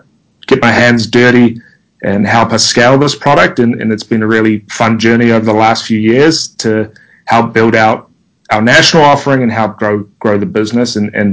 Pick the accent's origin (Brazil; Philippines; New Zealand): New Zealand; now in United States; Prior to this, as people can probably tell with my accent, I'm not originally from the US. I come from a small country named New Zealand.